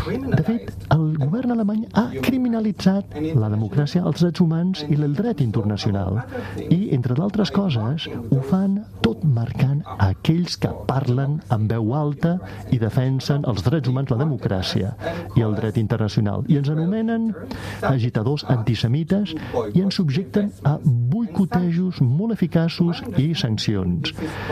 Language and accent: Catalan; Haifa, Haifa District, Israel; Catalan is a second language; now in Germany; jo vaig créixer a Haifa, vaig néixer, vaig créixer a Haifa, jo adoro, m'estimo Haifa, però aquest indret va esdevenir massa perillós per mi, perquè no només sóc jueu, sinó que sóc queer, sóc homosexual